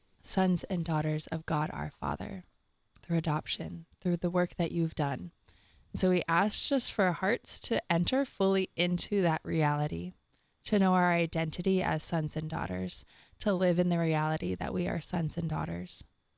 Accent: California, United States; I grew up in California, and so people from outside of California would always ask, well, aren't you afraid of earthquakes?

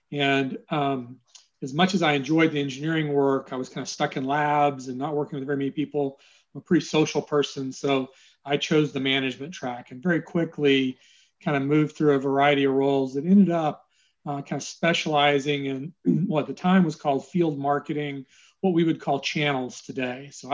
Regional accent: Austin, Texas, United States; And I'm not quite a native Austinite. I was born in Dallas. But I've been here since first grade.

